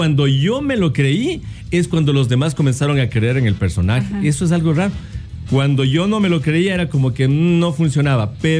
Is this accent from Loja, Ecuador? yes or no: no; Quito, Pichincha, Ecuador; born there; Bueno, yo nací en Quito nomás, pero toda mi familia es de Guaranda.